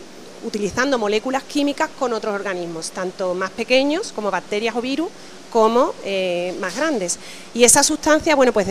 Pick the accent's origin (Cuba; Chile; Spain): Spain; Cádiz, Andalusia; Muy aficionada, sí, como todo gaditano de pro.